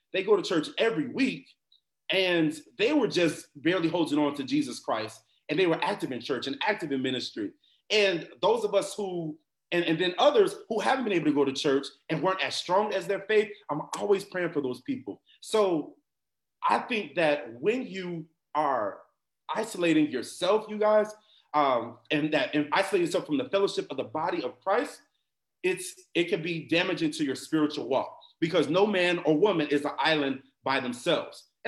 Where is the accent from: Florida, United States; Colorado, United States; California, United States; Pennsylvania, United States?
Florida, United States; Miami; So I'm from the United States of Miami, the greatest place on earth.